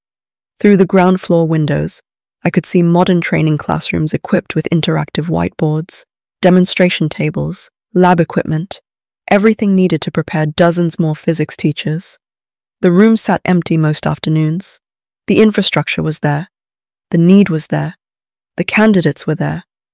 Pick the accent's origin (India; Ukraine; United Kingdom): United Kingdom; St Albans, East of England; Growing up in St. Albans, my secondary school physics teacher